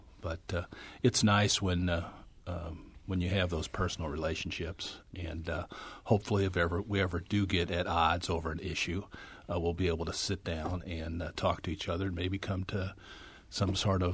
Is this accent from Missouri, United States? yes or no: yes; St. Charles, Missouri, United States; when I was growing up in St. Charles, almost all my friends, their dads worked at Mack